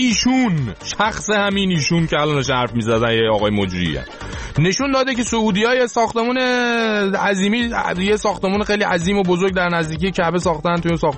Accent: Iran; به عنوان یه ایرانی

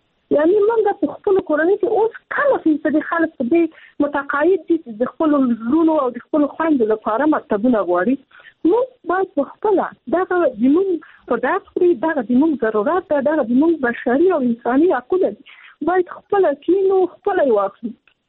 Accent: Afghanistan; زه خپله په افغانستان کې پیدا شوې، په افغانستان کې لویه سوم،

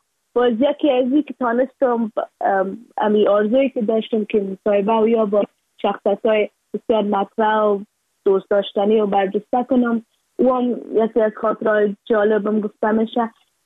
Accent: Afghanistan

